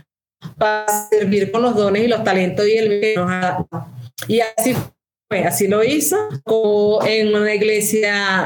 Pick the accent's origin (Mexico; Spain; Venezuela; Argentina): Venezuela; Caracas, Capital District; moved away as an adult; also born or lived in Barquisimeto; soy de Caracas, nací en Caracas, mi esposo y yo nacimos en Caracas, pero nos fuimos, después que nos casamos, nos fuimos a Barquisimeto